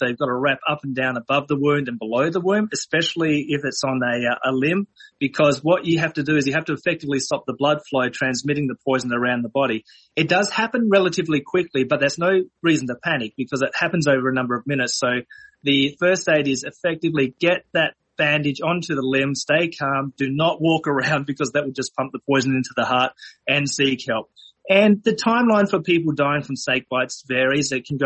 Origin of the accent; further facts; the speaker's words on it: Adelaide, South Australia, Australia; moved away; when I lived back in my hometown, Adelaide, where we did have a swimming pool